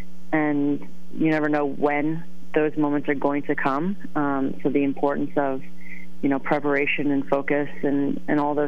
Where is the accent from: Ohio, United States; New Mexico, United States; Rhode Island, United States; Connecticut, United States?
Connecticut, United States; Stratford; Down in Stratford, so, yeah.